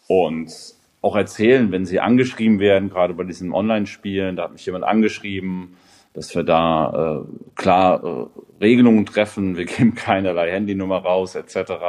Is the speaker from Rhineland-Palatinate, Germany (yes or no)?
yes; Mainz, Rhineland-Palatinate, Germany; bei uns hier in Mainz, ich komme aus Mainz